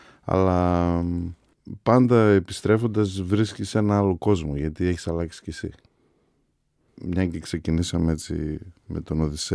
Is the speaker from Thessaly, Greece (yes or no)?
yes; Trikala, Thessaly, Greece; Τώρα, για τα Τρίκαλα και για το χωριό μου.